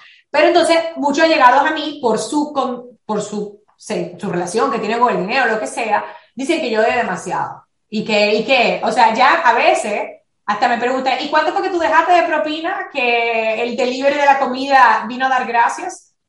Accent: Dominican Republic; porque yo vengo de un país de República Dominicana

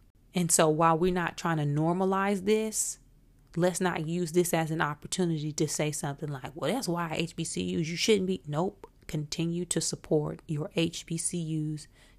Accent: Flint, Michigan, United States; Growing up in Flint and having been shot at, it was a part of my thinking in dangerous environments

